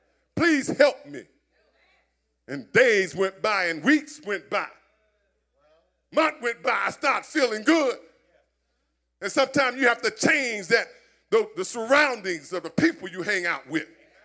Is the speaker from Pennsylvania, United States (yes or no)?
yes; Philadelphia, Pennsylvania, United States; I was raised up in South Philly.